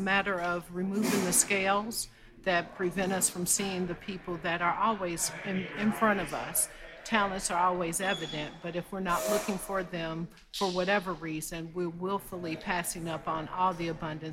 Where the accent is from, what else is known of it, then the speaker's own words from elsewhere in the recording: Indianapolis, Indiana, United States; I'm from Indianapolis, and I'm here to just watch abundance grow.